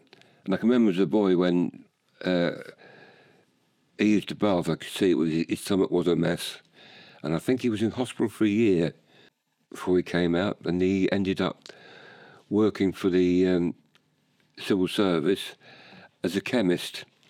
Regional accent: Ilford, London, United Kingdom; born there; I was born in Ilford in 1944.

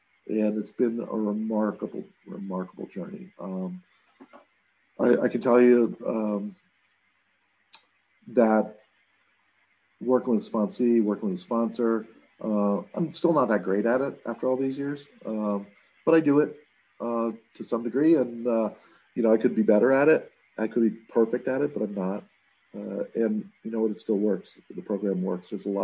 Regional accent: Solon, Ohio, United States; born there; I was born. I was born in Solon, Ohio.

